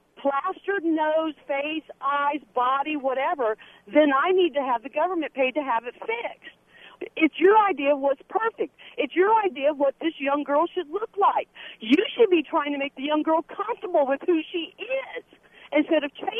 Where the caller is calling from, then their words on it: Nashville, Tennessee, United States; Yeah, I'm calling from Nashville, and I'm a mother of 8 daughters and 3 sons.